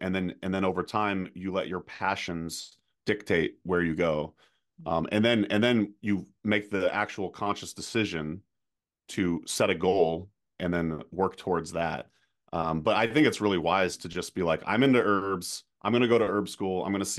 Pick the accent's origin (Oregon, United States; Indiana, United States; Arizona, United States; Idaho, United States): Oregon, United States; now in Wisconsin, United States; Since I moved to the Midwest here in Wisconsin, I'm from Oregon, but I moved to Wisconsin